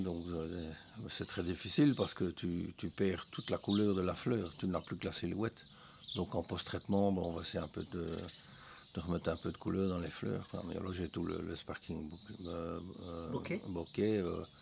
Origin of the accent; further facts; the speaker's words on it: Belgium; mais chez nous en Belgique, il n'y en a pratiquement pas.